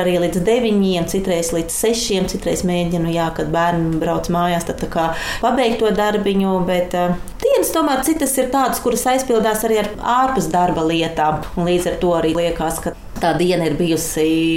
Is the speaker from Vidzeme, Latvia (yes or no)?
no; Riga, Latvia; moved away as an adult; Mēs no Rīgas ar māsu tikāmies šeit ar klases biedriem.